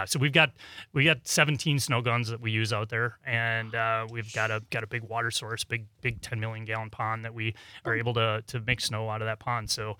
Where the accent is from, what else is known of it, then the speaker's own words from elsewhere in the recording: Watertown, Wisconsin, United States; And I grew up in Watertown.